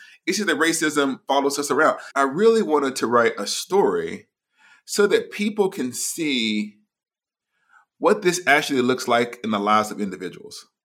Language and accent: English; Huntsville, Alabama, United States; I was actually a young Black kid growing up in Huntsville, Alabama, with people who were all around me.